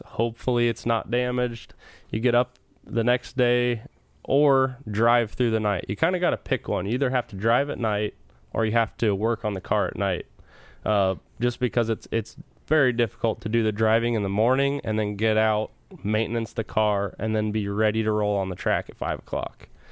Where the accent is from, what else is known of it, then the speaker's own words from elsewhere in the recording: Brownstown, Indiana, United States; Don O'Neill. You know, growing up around Brownstown, he was the guy.